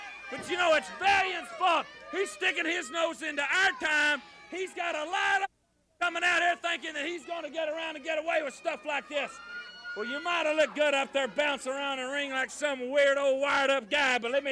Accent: Texas, United States; I am from Texas. These Mulligans, these Stevens, these Jake Roberts, all these guys, they claim to be from Texas. But I was born and raised there, Jack.

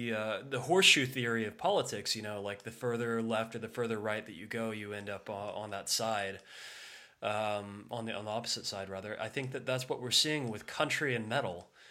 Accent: United Kingdom; I'm a British guy pretending to be, you know, South Alabama trash, but whatever.

